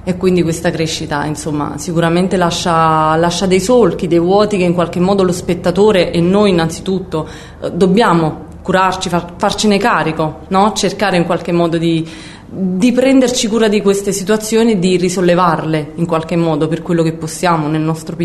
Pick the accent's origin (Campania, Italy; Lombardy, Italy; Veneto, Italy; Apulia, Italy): Campania, Italy; Naples; Anch'io sono nata lì e ci ho vissuto per tutta l'infanzia.